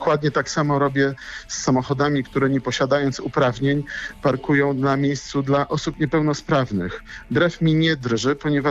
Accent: Szczecin, West Pomeranian Voivodeship, Poland; Nie, jestem zwykłym szarym szczecinianinem.

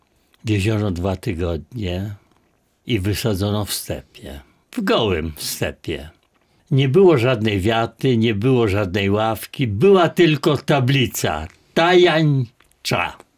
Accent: Volhynia, Ukraine; powinienem chyba od tego zacząć, że jestem z Wołynia. Wie pani, gdzie Wołyń jest?

